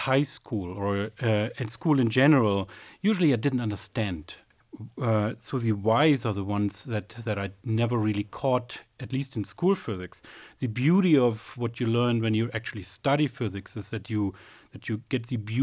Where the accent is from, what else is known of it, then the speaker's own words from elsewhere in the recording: East Germany, Germany; English is a second language; now in United States; I'm originally from East Germany, where mathematics Olympiads were very popular and I participated.